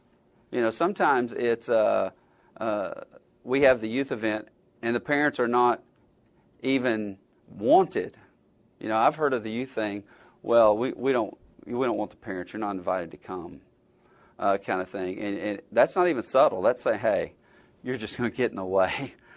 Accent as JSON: {"language": "English", "region": "Alabama", "country": "United States", "tie": "born or raised there", "said": "And, you know, I grew up in Alabama. Football's king in Alabama."}